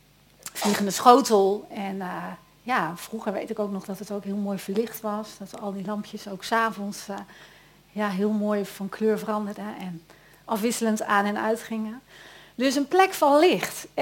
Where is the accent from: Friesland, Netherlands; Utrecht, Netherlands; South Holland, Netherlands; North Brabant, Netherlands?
North Brabant, Netherlands; Eindhoven; Ik ben echt een Eindhovenaar.